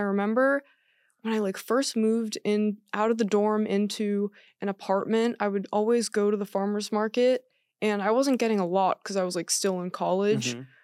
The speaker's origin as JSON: {"language": "English", "region": "New Hampshire", "country": "United States", "said": "I'm from New Hampshire. So like there's farms."}